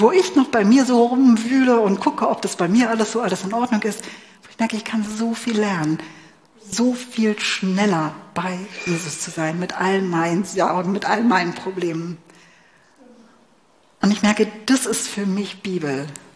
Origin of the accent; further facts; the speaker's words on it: Germany; Und ja, wir sind Deutsche, wie in welcher Geschwindigkeit wir auch Dinge hinkriegen.